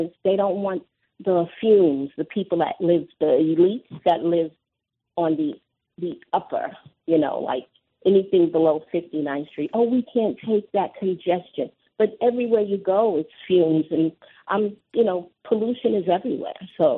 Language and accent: English; New York City, New York, United States; I'm sorry it's a delay, but I'm from New York City, and I just have a little to tell you.